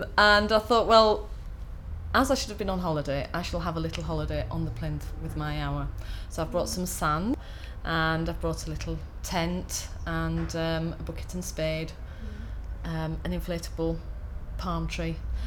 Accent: Hull, Yorkshire and the Humber, United Kingdom; now in Manchester, United Kingdom; No, I'm from Hull originally, but I've lived in Manchester for, let me think, about 12 years now.

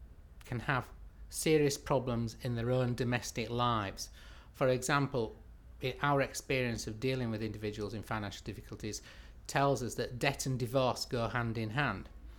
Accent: Huddersfield, Yorkshire and the Humber, United Kingdom; I'm 51 years old and I come from Huddersfield.

